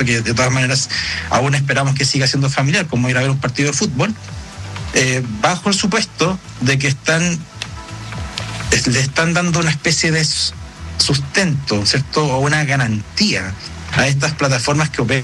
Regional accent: Chile; Distinto sería que nosotros como chilenos no estuviésemos utilizando las plataformas

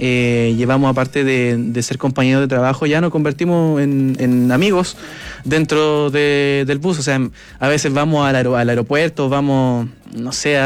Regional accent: Punta Arenas, Magallanes, Chile; yo me vine de Punta Arenas por el grupo.

